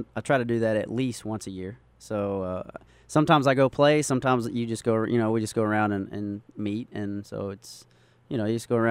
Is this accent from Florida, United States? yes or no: no; Mammoth Spring, Arkansas, United States; I grew up in Mammoth Spring.